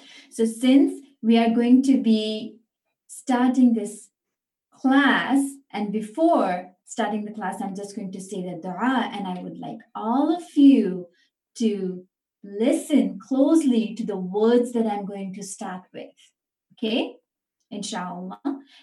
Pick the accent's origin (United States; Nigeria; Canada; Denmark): Canada; I'm from Canada, alhamdulillah.